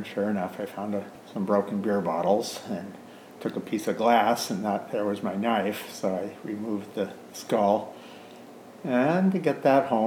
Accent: Kodiak, Alaska, United States; now in Homer, United States; I was born in Kodiak. I'm from Alaska. I've lived in Homer for the last 40-some years, 42, 43 years or something.

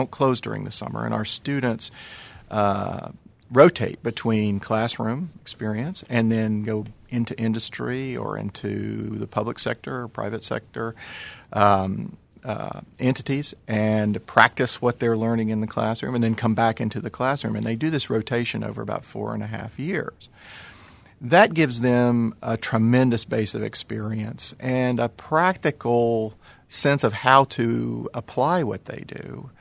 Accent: North Carolina, United States; now in Flint, United States; I came from North Carolina, and in my past I've had a role with the governor of North Carolina

